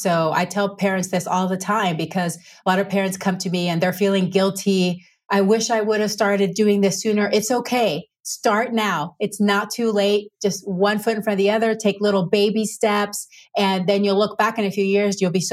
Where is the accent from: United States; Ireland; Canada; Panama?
Panama; I'm from Panama, and having a fresh mango off of the tree, there's nothing like it.